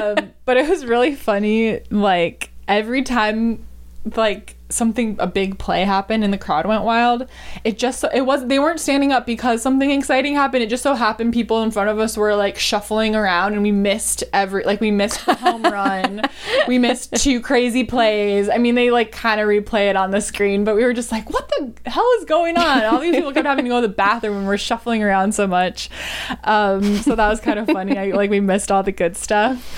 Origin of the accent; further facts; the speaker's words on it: Wisconsin, United States; You know, like, I grew up in Wisconsin. The Milwaukee Brewers are our team.